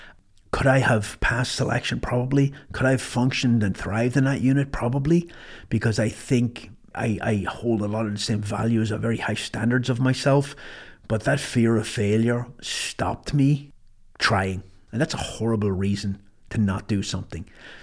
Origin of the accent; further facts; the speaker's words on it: Ireland; And I grew up in Ireland, and I'm not bashing Ireland, but at the time, there was, I didn't grow up with a lot of confidence.